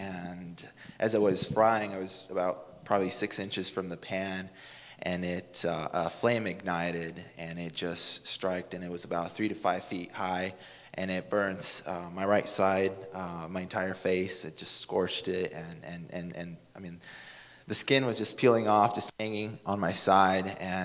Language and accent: English; Savannah, Georgia, United States; I come from Savannah.